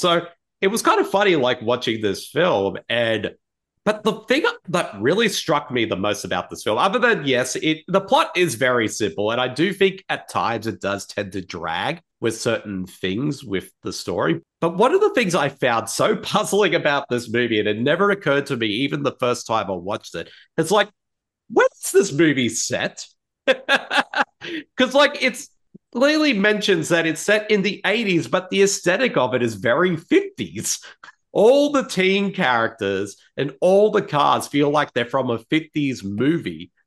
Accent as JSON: {"language": "English", "town": "Cobar", "region": "New South Wales", "country": "Australia", "tie": "born or raised there", "said": "why my hometown of Cobar loves this movie so much."}